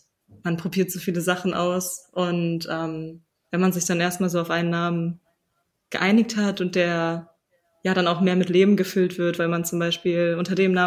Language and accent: German; Hamburg, Germany; Also wir sind alle aus Hamburg, aber relativ verteilt in der Stadt, würde ich sagen.